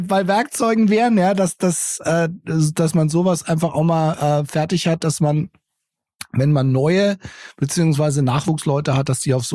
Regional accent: Bavaria, Germany; Ja, ich komme aus Bayern. Hallo, bei uns sagt man halt Servus.

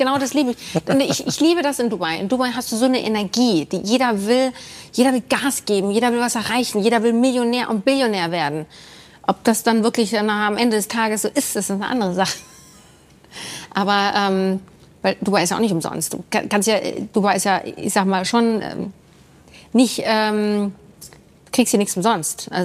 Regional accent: Bavaria, Germany; Nicht direkt aus München, aber aus Bayern. Kleines Dörfchen.

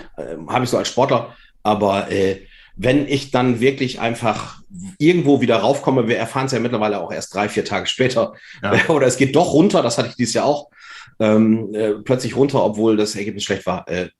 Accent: Vechta, Lower Saxony, Germany; Ich komme aus Vechta, werde natürlich die Fahne Vechtas hochhalten

